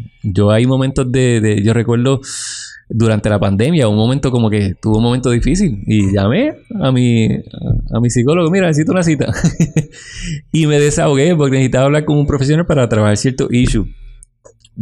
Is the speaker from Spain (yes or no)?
no; Puerto Rico; Nosotros como cultura puertorriqueña tenemos que aceptar que no somos los más asertivos del mundo.